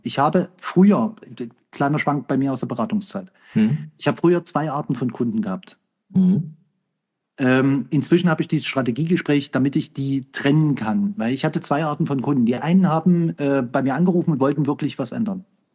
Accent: Dresden, Saxony, Germany; Ich komme ja nun aus Dresden, das haben wir ja heute schon festgestellt, ja.

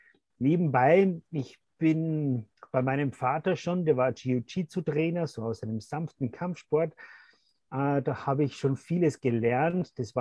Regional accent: Austria; Also, wie man am Dialekt vielleicht hören kann, ist, ich bin aus Österreich.

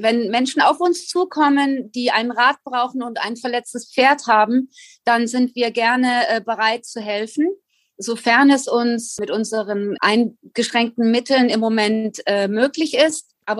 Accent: Germany; moved away as an adult; Ich habe natürlich Heimweh. Ich vermisse meine Heimat Deutschland zutiefst.

